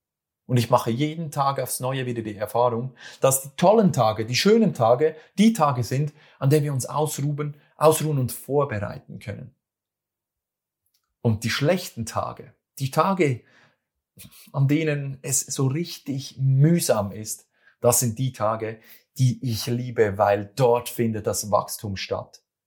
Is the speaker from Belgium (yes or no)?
no; Switzerland; accent: Swiss German; das ist wieder mein schweizerdeutscher Akzent hier